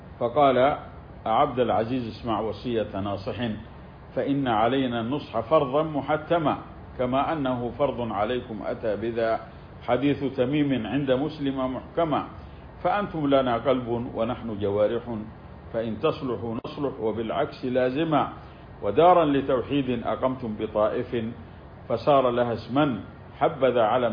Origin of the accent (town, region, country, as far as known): Saudi Arabia